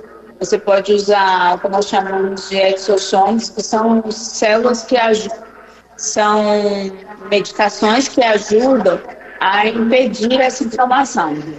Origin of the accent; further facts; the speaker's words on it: Goiânia, Goiás, Brazil; E eu sou de Goiânia, Goiás